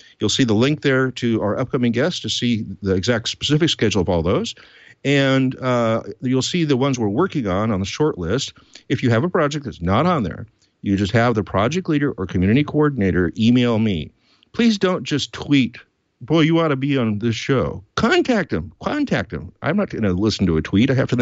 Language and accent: English; Portland, Oregon, United States; I'm going to be at OSCON in my hometown in mid-July, which would be nice. I can just take the MAX train right straight to downtown